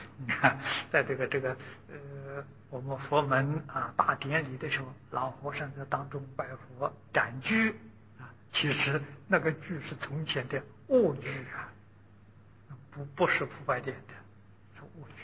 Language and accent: Chinese; China; 我们中国人